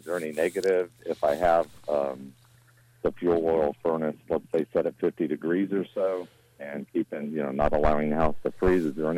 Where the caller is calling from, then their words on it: Florida, United States; I'm calling you from Florida.